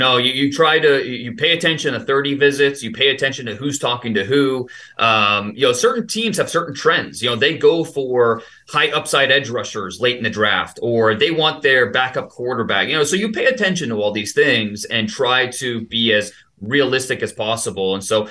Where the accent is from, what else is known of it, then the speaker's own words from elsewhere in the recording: Ohio, United States; 13-year-old growing up in Northeast Ohio, the Browns are coming back as an expansion franchise and trying to figure out who should be that number one overall pick.